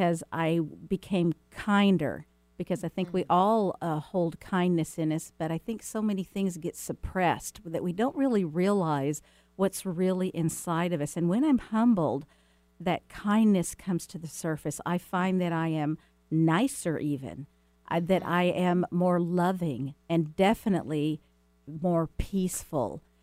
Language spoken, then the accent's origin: English; Bible Belt, United States; born there; And, you know, I was born in the Bible Belt